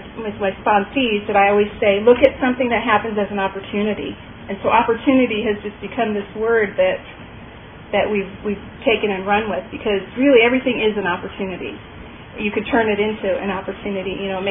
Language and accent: English; Cleveland, Ohio, United States; I grew up in Cleveland, Ohio, so it was a struggle to go back there